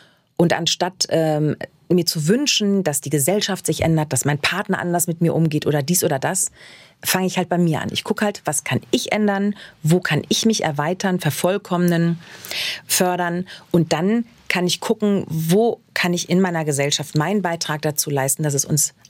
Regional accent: Hamburg, Germany; Ich sagte, ich bin in Hamburg groß geworden.

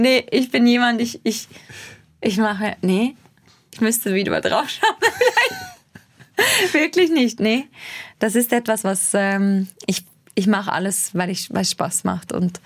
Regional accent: Switzerland; accent: Swiss German; first language Swiss German; ich immer einen schweizerdeutschen Song auf dem Album habe, weil es ist meine Heimatsprache, es ist meine Muttersprache

